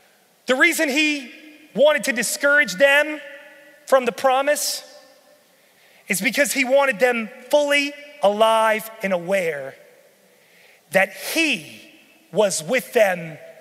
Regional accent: West Virginia, United States; I'm from West Virginia, y'all. We were poor. We took one vacation a year.

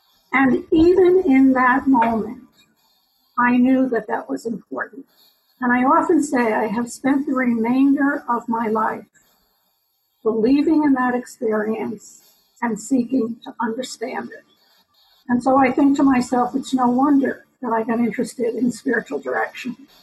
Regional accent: New York City, New York, United States; born there; accent: New York; So I was born in New York. You might hear my New York accent. It comes through on microphone kinds of things.

